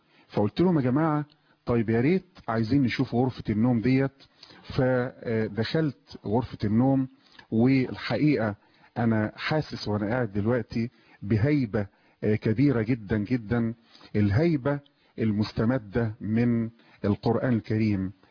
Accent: Mit Ghazal, Gharbia, Egypt; وأنا في بيت الشيخ مصطفى إسماعيل في قريتي في ميت غزال مركز الصنطة بمحافظة الغربية

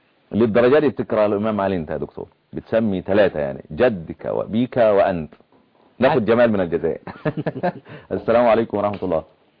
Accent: Egypt; احنا عندنا في مصر

